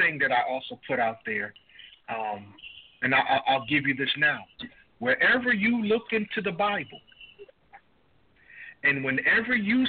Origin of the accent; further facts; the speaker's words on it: Hackensack, New Jersey, United States; now in New Milford, United States; Let me correct that. I was born and raised in Hackensack.